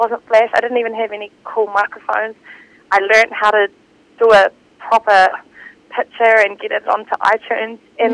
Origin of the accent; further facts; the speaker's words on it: Auckland, New Zealand; also born or lived in Northland; spent lots of my time growing up in Auckland and with school and everything